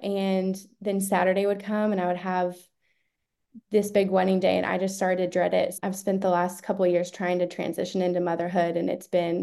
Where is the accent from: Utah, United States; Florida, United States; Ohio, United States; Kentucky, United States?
Kentucky, United States; Lexington; I'm from Lexington, Kentucky.